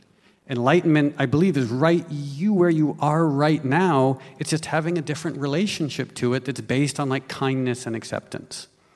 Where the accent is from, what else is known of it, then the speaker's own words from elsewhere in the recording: New York, United States; born there; and I'm Western, I was born in New York